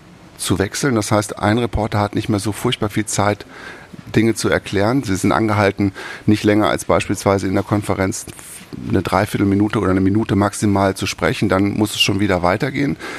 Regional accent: Lower Saxony, Germany; ich stamme aus Niedersachsen

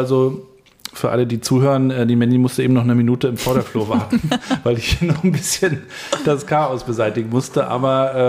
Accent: Rostock, Mecklenburg-Vorpommern, Germany; Wir sind beide aus Rostock, wir sind auch beide schon mal rausgekommen und auch beide zurückgekommen.

